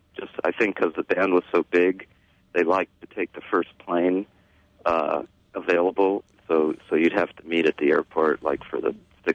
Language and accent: English; Los Angeles, California, United States; moved away as an adult; also born or lived in San Francisco; now in New York, United States; I moved to New York in 1996. I had lived in California all my life up until then, and primarily, well, I grew up in Los Angeles, and then I lived in San Francisco for quite a while.